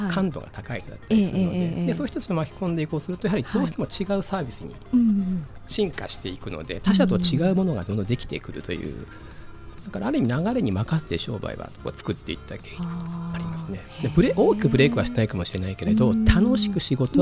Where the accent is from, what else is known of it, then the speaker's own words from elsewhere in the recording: Fukushima, Japan; 地元が福島ということもありますので、